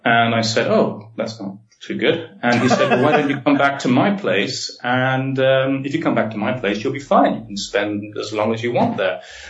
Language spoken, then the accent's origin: English; United Kingdom; accent: British; moved away; I stopped being so British. I suppose my voice is still very British, but I started a new life in a new culture and in a new language.